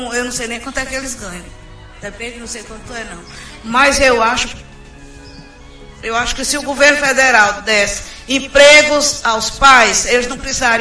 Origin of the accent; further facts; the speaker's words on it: Fortaleza, Ceará, Brazil; born there; Em Fortaleza.